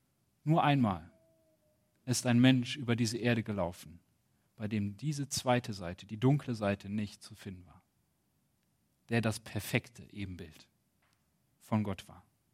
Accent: Potsdam, Brandenburg, Germany; dass wir einander mit Respekt begegnen sollen als Potsdamer.

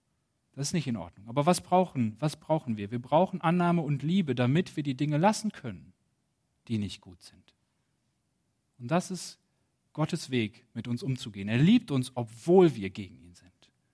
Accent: Potsdam, Brandenburg, Germany; dass wir einander mit Respekt begegnen sollen als Potsdamer.

